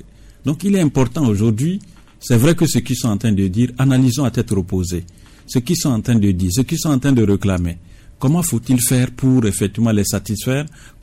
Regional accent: Togo; Nous sommes Togolais

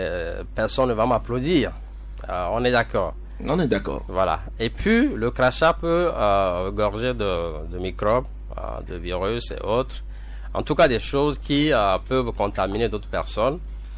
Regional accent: Togo; chez nous, au Togo, en Afrique.

